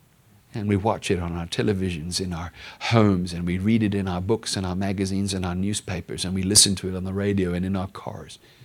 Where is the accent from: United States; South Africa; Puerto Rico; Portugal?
South Africa; tell everybody that I'm South African